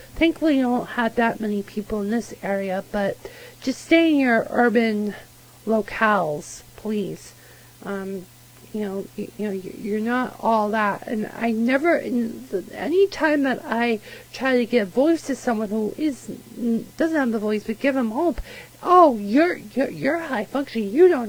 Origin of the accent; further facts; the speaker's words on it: Londonderry, New Hampshire, United States; I grew up in Londonderry.